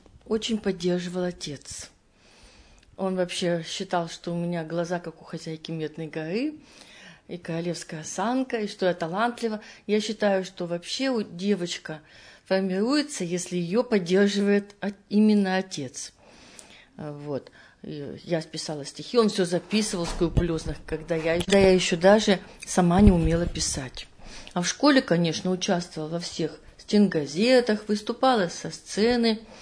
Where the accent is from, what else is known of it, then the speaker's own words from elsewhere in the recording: Yekaterinburg, Sverdlovsk Oblast, Russia; Это город Екатеринбург. Я родилась в Екатеринбурге.